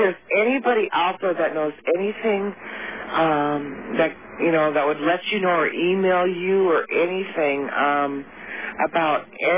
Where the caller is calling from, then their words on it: New Brighton, Minnesota, United States; I'm calling from New Brighton, Minnesota